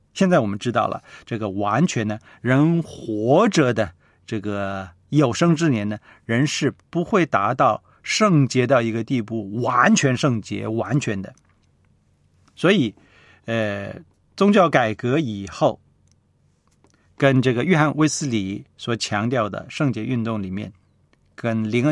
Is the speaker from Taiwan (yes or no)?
no; China; 我们中国人